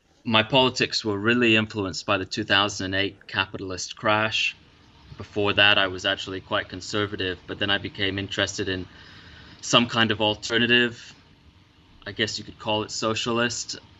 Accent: Isle of Man; also born or lived in United States; I spent most of my childhood and adolescence in the Isle of Man. Neither of my parents are Manx. I was born in the United States in 1986.

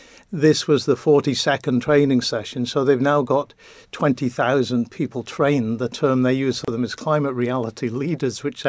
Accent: Isle of Man; I'm the first from the Isle of Man

